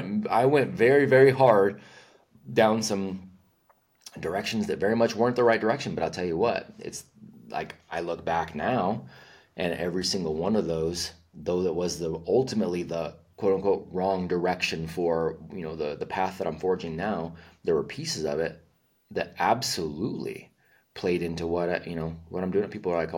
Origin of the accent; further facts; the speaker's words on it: California, United States; But that guy is from my hometown, in California. So I grew up training under him